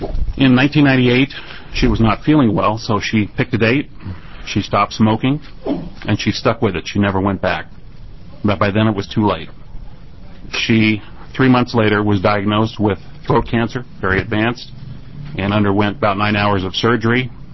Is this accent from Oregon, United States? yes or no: yes; Gresham, Oregon, United States; from Gresham.